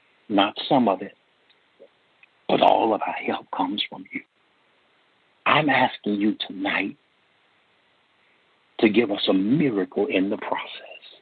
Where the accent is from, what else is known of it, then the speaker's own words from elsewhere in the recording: Gainesville, Florida, United States; Gainesville, Florida, my hometown.